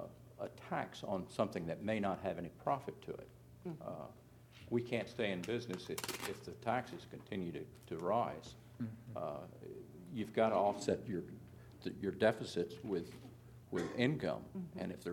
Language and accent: English; Laurel, United States; from Laurel. I have 3 poultry houses.